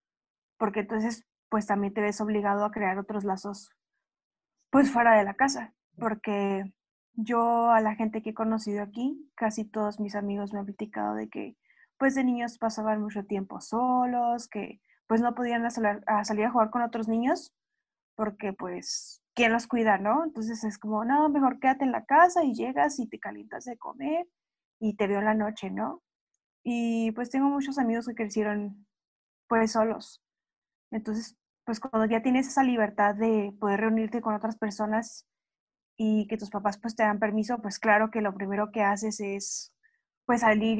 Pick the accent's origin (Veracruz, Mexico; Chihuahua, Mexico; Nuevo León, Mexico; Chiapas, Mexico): Chihuahua, Mexico; a comparación de donde yo vengo, de Chihuahua